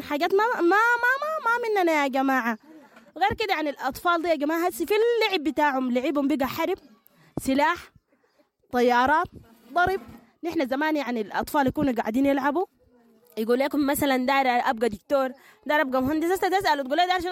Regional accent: Sudan; نحن كسودانيين ربنا بس يسخي لنا ويانا

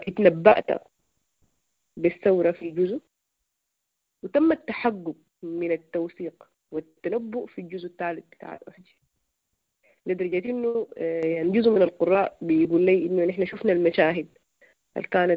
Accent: Sudan; نحن كمجتمع سوداني

